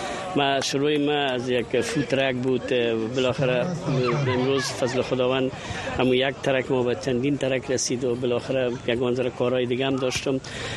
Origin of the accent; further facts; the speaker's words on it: Afghanistan; also born or lived in Pakistan / Moscow / Almaty; now in United States; ما بسیار وقت از افغانستان برامدیم، آمدیم پاکستان و یک مدت به مسکو و به طرف های کشورهای شما به اصطلاح الماتا و طرف ها کار کردیم و امریکا که آمدیم